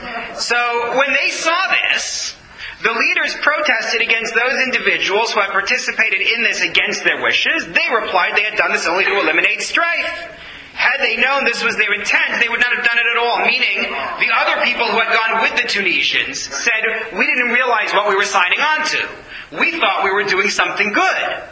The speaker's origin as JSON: {"language": "English", "country": "United States", "said": "I'm an American."}